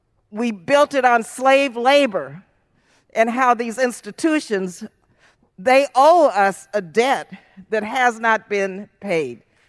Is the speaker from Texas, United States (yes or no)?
yes; El Paso, Texas, United States; Well, Melissa, I was born and raised in El Paso, Texas, but my grandfather was born in Galveston, Texas, and he helped raise me in El Paso.